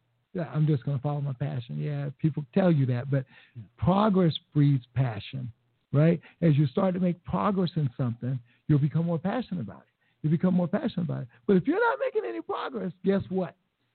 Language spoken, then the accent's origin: English; South Carolina, United States; When I go in, I feel like, you know, it's like I'm from South Carolina, you know, and, anyway.